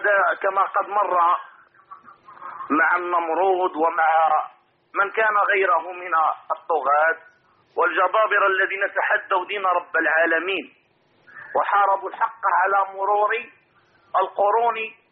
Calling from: Morocco; من المغرب

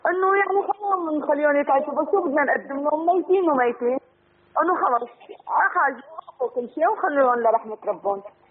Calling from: Syria; أنا من سوريا

